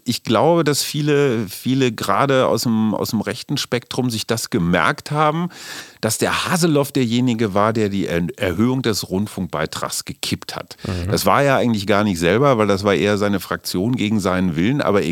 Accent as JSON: {"language": "German", "region": "West Germany", "country": "Germany", "said": "ich bin auch Wessi durch und durch"}